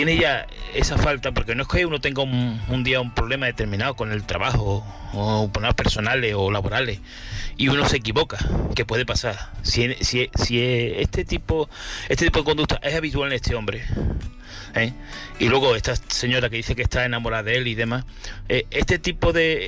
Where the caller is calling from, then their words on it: Seville, Andalusia, Spain; De aquí desde Sevilla, ¿vale?